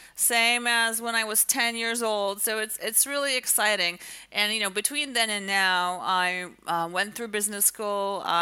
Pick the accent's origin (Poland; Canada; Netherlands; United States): Poland; English is a second language; Originally, I'm from Poland